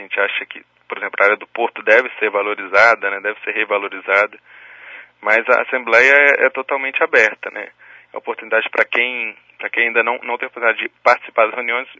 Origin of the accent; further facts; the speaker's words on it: Brazil; a gente não só é brasileiro, como é latino-americano.